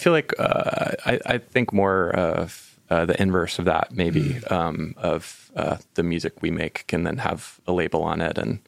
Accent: Winston-Salem, North Carolina, United States; I grew up in Winston, and I remember coming back and like being in the community college parking lot in Winston-Salem

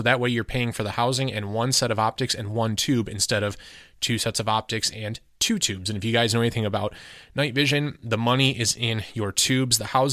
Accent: Clinton Township, Michigan, United States; I grew up in Clinton Township, like 16 and Harper.

